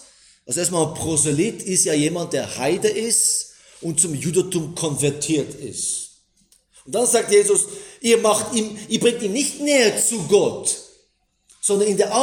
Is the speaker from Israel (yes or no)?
yes; Israel; ich bin ja selber in Israel aufgewachsen und viele, die in meinem Status in Israel hatten, wir sind ja als Christen in Israel aufgewachsen.